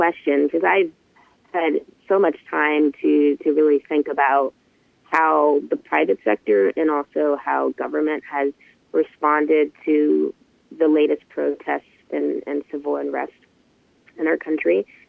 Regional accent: Miami, Florida, United States; now in Seattle, United States; Seattle, and I've been here for 14 years now, but I am from Miami and I was born in kind of a minority inner city part of Miami.

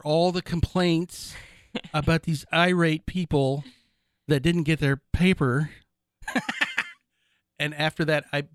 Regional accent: Ontario, Canada; do you know I was from Canada? I'm pretty close to Toronto.

